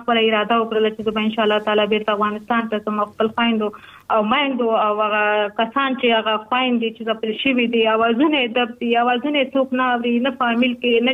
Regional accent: Pakistan; accent: Afghan refugee; پاکستان کې د افغان مهاجر په حیث باندې واقعتا مونږ هم ډېر ستونزو سره مخامخ شوي یو مونږ هم په مهاجرت کې لوی شوي یو

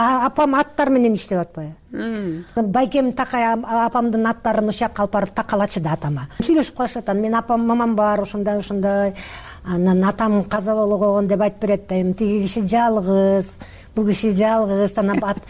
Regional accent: Mongolia; Тиги Монголиядан биз келдик байкем, таякемдикине.

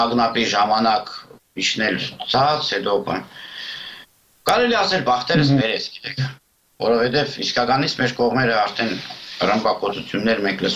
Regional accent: Artik, Shirak, Armenia; moved away as an adult; now in Kyiv, Ukraine; ես ծնվել եմ Հայաստանի Արտիկ քաղաքում, ուսում, դպրոց, ամեն ինչ Արտիկում, հետո եկել եմ Կիև

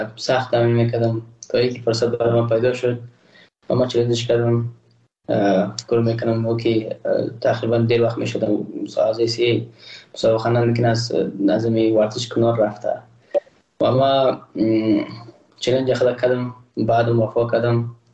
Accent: Afghanistan; ما یک افغان هستم

